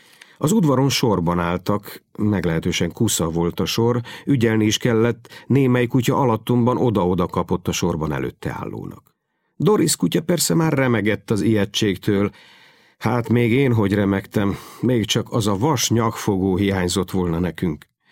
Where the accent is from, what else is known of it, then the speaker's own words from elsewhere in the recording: Budapest, Hungary; Szülővárosom, Budapest. Itt voltam, ahol születtem, ahol 42 évet leéltem